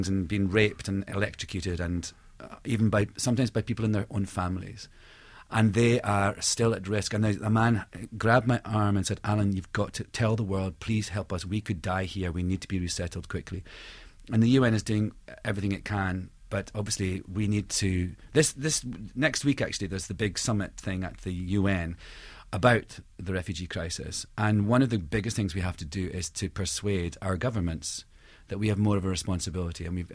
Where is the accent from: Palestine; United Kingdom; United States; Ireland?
United Kingdom; Scotland; I am a Scottish person. I'm a huge product of Scotland.